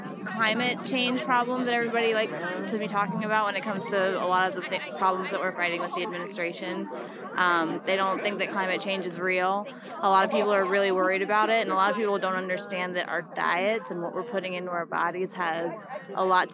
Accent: Florida, United States; I grew up in Florida originally.

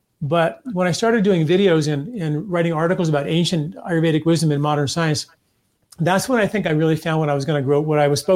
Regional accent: Valhalla, New York, United States; I grew up in a very small town in New York, Valhalla, New York. Went to Valhalla High School

